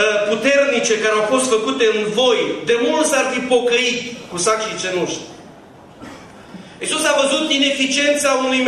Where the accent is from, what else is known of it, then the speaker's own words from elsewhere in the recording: Bucharest, Romania; imaginați-vă că noi care suntem din București